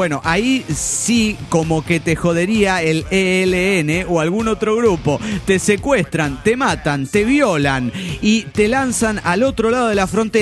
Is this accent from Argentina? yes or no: no; Colombia; now in Costa Rica; Hace algunos años llegué a vivir a Costa Rica, ya que soy colombiano.